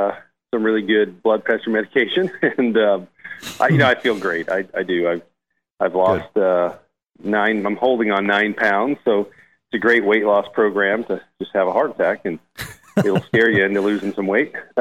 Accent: California, United States; Growing up in California, I didn't putt on much Bermuda grass.

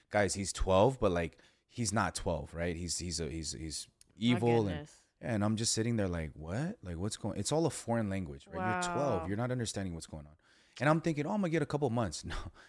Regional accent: Los Angeles, California, United States; born or raised there

